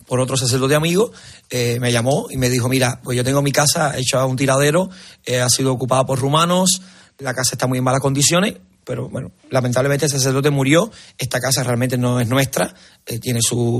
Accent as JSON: {"language": "Spanish", "country": "Cuba", "moved": "yes", "said": "todos los cubanos cuando salimos de Cuba salimos con un daño antropológico, un daño humano."}